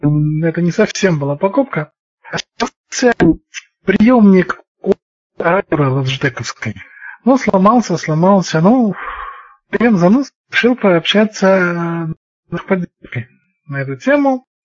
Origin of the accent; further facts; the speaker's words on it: Samara, Samara Oblast, Russia; я сам из Самары, а в Самаре оно не работает.